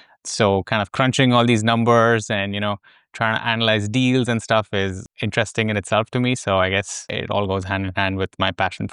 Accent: Dubai, United Arab Emirates; also born or lived in India; So I'm originally from India, but kind of been all over the place growing up. I primarily grew up in the Middle East, Dubai to be more specific.

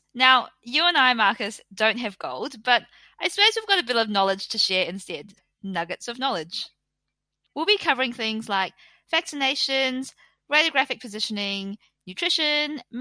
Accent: Napier, Hawke's Bay, New Zealand; Well, I'm from Napier, the east coast of the North Island of New Zealand.

